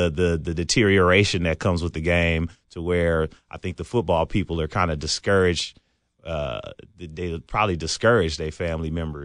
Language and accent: English; Oakland, California, United States; now in Los Angeles, United States; when I'm in San Francisco and I mention that I live in Los Angeles, but I'm from the Bay Area, it goes from yay to boo. Like I'll say, hey, I'm from Oakland.